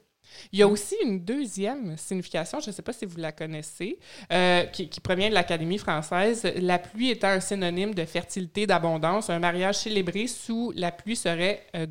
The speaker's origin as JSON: {"language": "French", "region": "Quebec", "country": "Canada", "accent": "Quebec", "said": "Mais oui, je vais user de mon accent québécois."}